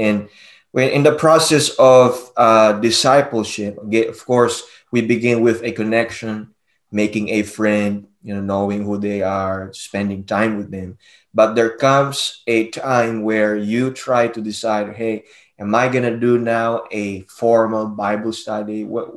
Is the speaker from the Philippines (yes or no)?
yes; Philippines; Growing up in the Philippines